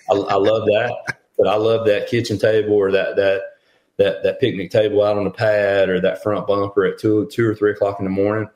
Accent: the South, United States; I grew up in the South. Everybody hears my accent. They're thinking country music, Southern rock, blah, blah. I grew up in a very diverse community.

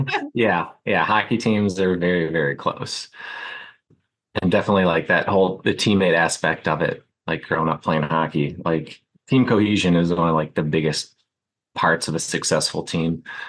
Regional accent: Wyandotte, Michigan, United States; Just outside of Detroit, Michigan, a little town called Wyandotte.

